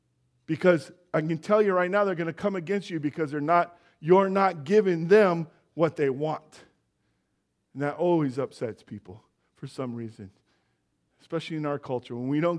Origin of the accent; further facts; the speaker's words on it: United States; as an American, I'm uncertain.